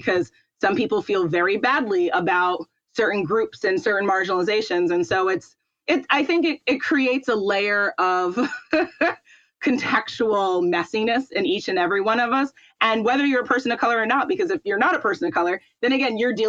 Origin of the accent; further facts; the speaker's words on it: New York City, New York, United States; So growing up in New York, Manhattan specifically, everyone always says, oh, New York is such a wonderful place.